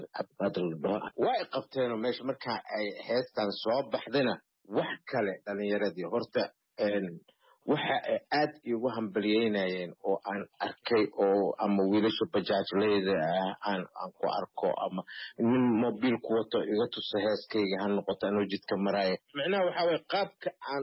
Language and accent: Somali; Mogadishu, Banaadir, Somalia; xamar aniga meesha aan ku dhashay oon ku soo koray oon ku weynaaday oon ku aqliyeystay oon ku guursaday oon ku guryeystay